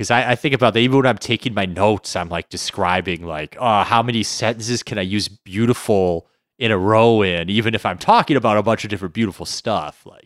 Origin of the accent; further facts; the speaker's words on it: Minnesota, United States; accent: Minnesota; Every year, my Minnesota accent gets worse and worse.